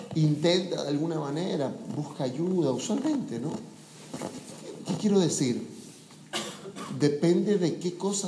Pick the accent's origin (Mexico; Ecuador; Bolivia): Bolivia; Beni; Por ejemplo, yo soy del Beni, ¿ya? Y allá en el Beni, cuando están arreando el ganado, lanzan también unos gritos